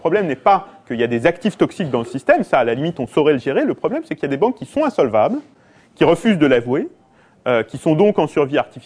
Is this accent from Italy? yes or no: no; France; moi je suis français, hein, on a bien connu ça en France